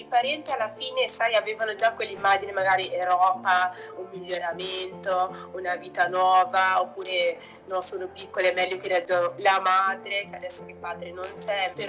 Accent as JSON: {"language": "Italian", "country": "Guinea-Bissau", "second_language": "Italian", "moved": "as an adult", "lives_now": "Italy", "said": "ho 29 anni e vengo dalla Guinea Bissau."}